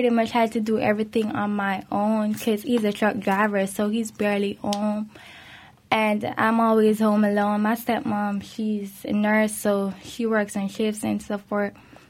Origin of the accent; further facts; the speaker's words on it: Jamaica; I'm Jamaican history, so I was living in Jamaica until he migrated when I was like 5 and so forth.